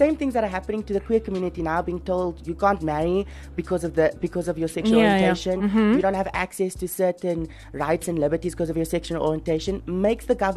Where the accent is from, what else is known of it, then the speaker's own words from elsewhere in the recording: Namibia; growing up in Namibia, back, you know, in the 2000s